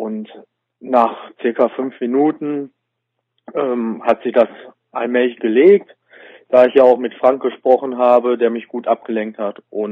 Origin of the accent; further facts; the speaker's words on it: Witten, North Rhine-Westphalia, Germany; ich komme aus Witten.